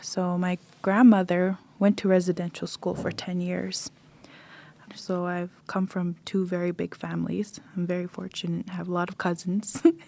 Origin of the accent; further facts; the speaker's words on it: Yellowknife, Northwest Territories, Canada; born there; I was born in Yellowknife, 1985, to my 18-year-old mother. And my parents were quite young when they had me.